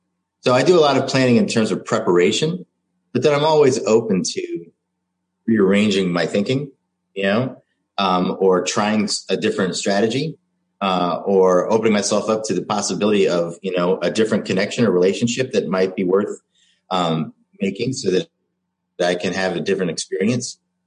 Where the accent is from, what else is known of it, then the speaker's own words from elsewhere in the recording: United States; We were just kids. We're American kids.